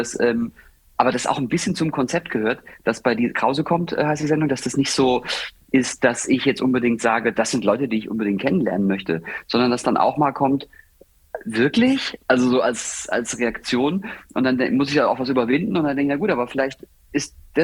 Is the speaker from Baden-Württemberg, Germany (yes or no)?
yes; Baden-Württemberg, Germany; Ich bin Badener